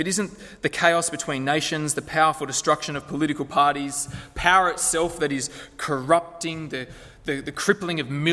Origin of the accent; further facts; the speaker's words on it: Lithgow, New South Wales, Australia; But me, growing up in Lithgow, the canal was the closest thing we had to the beach.